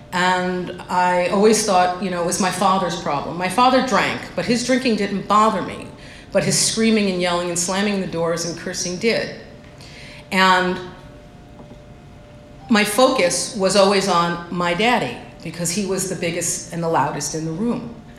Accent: New Jersey, United States; I actually lived in the city, but I'm not from there. So the truth is, I go to the truth. I am from New Jersey, and I am 5'3".

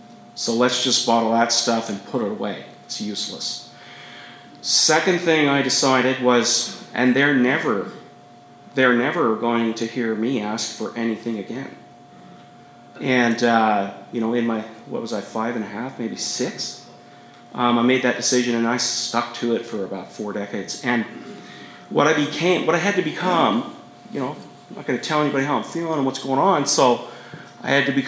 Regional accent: Canada; Yes, I grew up in Canada.

